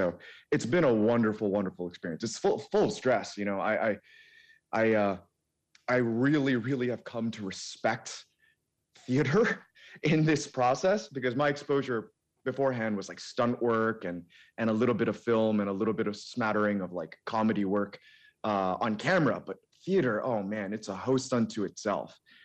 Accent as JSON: {"language": "English", "region": "New Jersey", "country": "United States", "tie": "born or raised there", "lives_now": "Los Angeles, United States", "said": "I grew up in New Jersey in a small town that wasn't very, very green. And I moved to Los Angeles"}